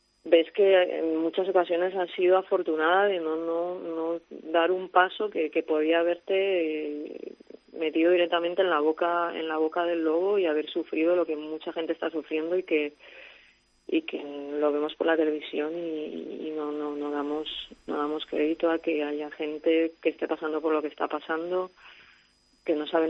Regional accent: Torrent, Valencian Community, Spain; yo soy de Torrente

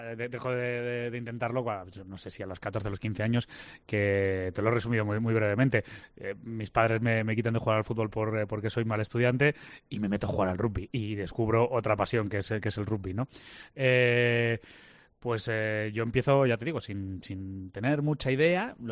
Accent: Valladolid, Castile and León, Spain; yo soy de Valladolid, nací aquí y soy de un barrio muy popular que es la Huerta del Rey. Yo vivía muy cerquita en la parcela 6 de la Huerta del Rey, en la Avenida Sánchez Arjona, número 9, en el cuarto

